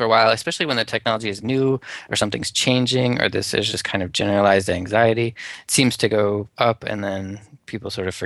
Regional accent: Winona, Minnesota, United States; now in Wisconsin, United States; I mean, I grew up in Winona, so it's kind of on the border of the two places.

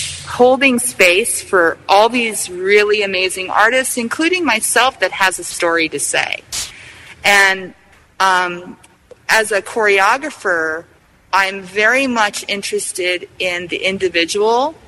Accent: San Francisco, California, United States; And I grew up in San Francisco. I'm Sicilian, Italian, and Scottish. And my family is second generation.

